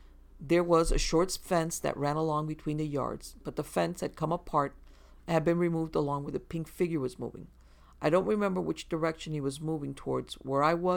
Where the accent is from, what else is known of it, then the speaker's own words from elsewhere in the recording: Box Hill, Victoria, Australia; born there; I was born in Box Hill, on the kitchen floor of a house in James Street. James Street is not far from Hotham Street.